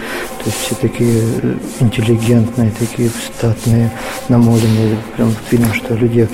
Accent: Petrozavodsk, Republic of Karelia, Russia; Из Петрозаводска.

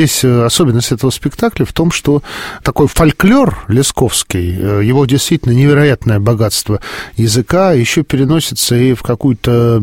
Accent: Moscow, Russia; born there; я тоже родился в Москве, но моя малая родина – это село Братовщина, там, подмосковное

